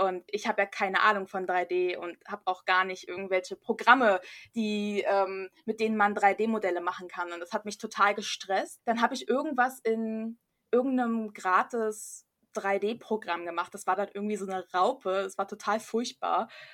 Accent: Berlin, Germany; Es war in Berlin. Ich bin auch Berlinerin

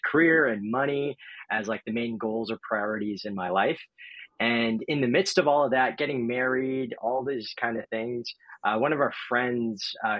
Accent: Richmond, British Columbia, Canada; also born or lived in California; We moved up here from California. That's originally where I'm from. And I grew up here ever since I was like 6. So pretty much consider myself Canadian. I'm dual citizen.

